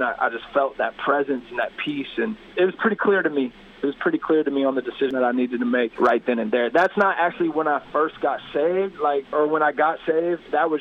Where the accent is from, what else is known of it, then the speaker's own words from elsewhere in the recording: Indianapolis, Indiana, United States; So I grew up in Indianapolis, and that's predominantly, you know, the genre of music that's played culturally and things like that.